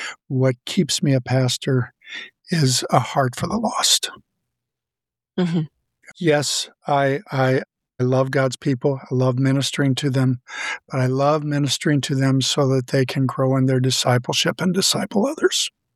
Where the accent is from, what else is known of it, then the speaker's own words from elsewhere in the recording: Missouri, United States; I'm a Missouri boy. I was raised in a pastor's family by a church planting pastor.